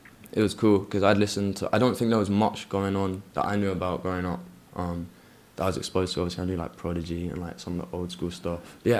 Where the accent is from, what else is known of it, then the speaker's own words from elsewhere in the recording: Chelmsford, East of England, United Kingdom; I grew up like skating in Chelmsford.